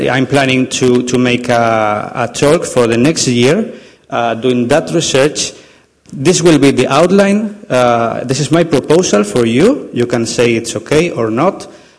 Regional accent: Galicia, Spain; now in Konstanz, Germany; I come from Galicia. I'm studying in Universität Konstanz here in Deutschland.

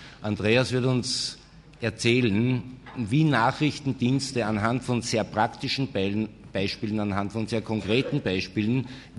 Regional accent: Vienna, Austria; ich komme aus Wien.

